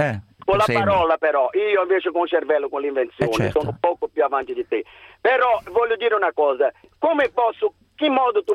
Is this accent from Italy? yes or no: no; Brazil; Italian is a second language; perché io sono brasiliano